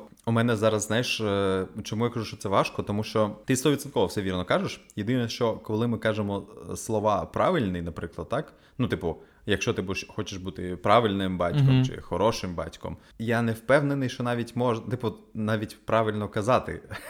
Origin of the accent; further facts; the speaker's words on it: Odesa, Odesa Oblast, Ukraine; Я як справжній одесит відповім питанням на питання.